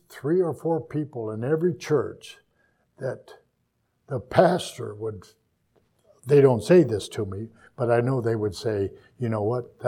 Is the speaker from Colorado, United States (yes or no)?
yes; Victor, Colorado, United States; I was going to go to my hometown in Colorado where I was raised as a boy for the summer.